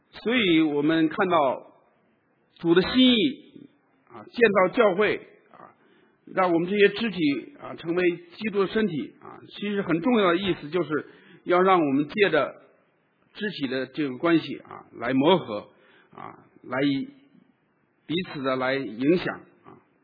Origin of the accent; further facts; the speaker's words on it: China; 尤其我们中国人啊，我们在技能上，我们在知识上，我们啊都很强很好。